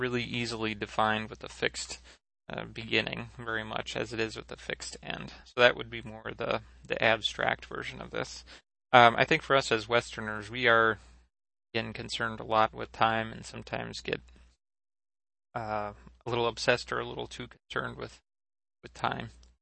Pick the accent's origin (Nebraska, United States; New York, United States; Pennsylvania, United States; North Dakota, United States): North Dakota, United States; I remember growing up in North Dakota when I was real little